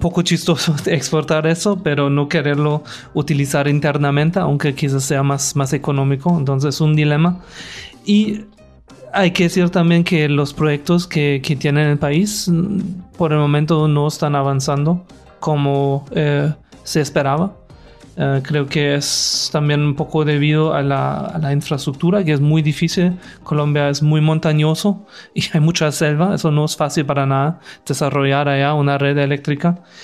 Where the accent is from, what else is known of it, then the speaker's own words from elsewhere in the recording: Germany; Spanish is a second language; pues yo vengo de Alemania